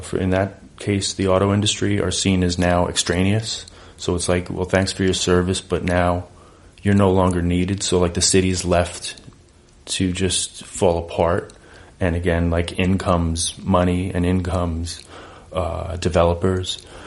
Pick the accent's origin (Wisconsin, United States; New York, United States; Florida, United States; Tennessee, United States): New York, United States; Bellerose; I grew up further east in Belrose, about